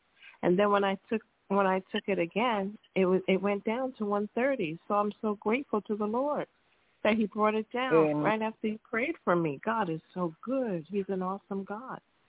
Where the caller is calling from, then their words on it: Pennsylvania, United States; I'm calling from Pennsylvania